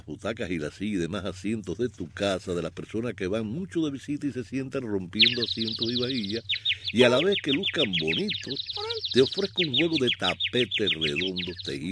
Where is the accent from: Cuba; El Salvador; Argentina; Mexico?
Cuba; nosotros los cubanos